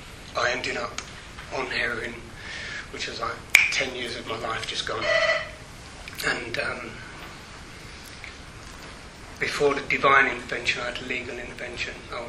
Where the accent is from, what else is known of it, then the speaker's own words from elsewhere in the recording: Islington, London, United Kingdom; I'm from Islington, and I'm one of seven